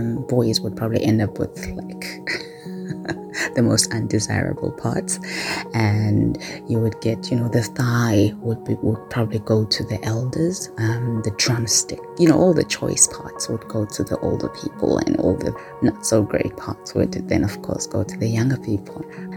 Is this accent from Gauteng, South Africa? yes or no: no; Mount Fletcher, Eastern Cape, South Africa; when I was maybe 6 or 7 years old, growing up in Mount Fletcher, Esmonyamin, which was a small village where my grandmother and my grandfather raised us.